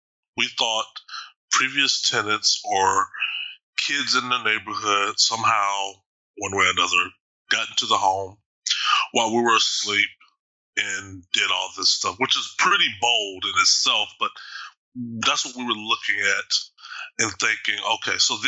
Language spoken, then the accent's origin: English; Austin, Texas, United States; moved away as an adult; now in Seattle, United States; I'm originally from Texas, Austin specifically. And we moved into this house in a suburb of Seattle May 1st, actually, 2012.